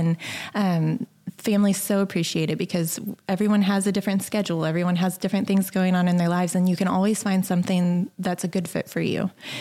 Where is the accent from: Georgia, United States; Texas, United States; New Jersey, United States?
Texas, United States; Beaumont; also born or lived in Abilene; I was born and raised here in Beaumont and had graduated from Lamar and then married and moved up to Abilene for a good spell. And then we ended up back down this way in 2016.